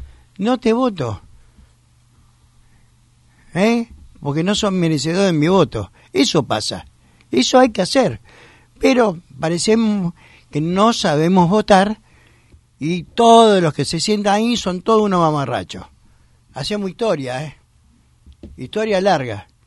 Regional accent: Buenos Aires, Argentina; camino en la calle como buen porteño, y yo veo en cada rincón de mi ciudad mucha gente

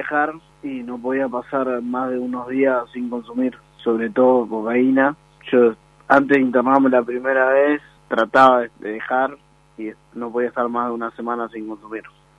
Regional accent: Corrientes, Argentina; also born or lived in Córdoba; Soy cordobés, pero vi casi toda mi vida en Corrientes

